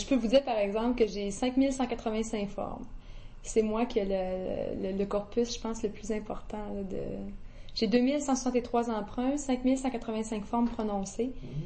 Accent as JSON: {"language": "French", "town": "Quebec City", "region": "Quebec", "country": "Canada", "tie": "born or raised there", "said": "Je suis né ici à Québec."}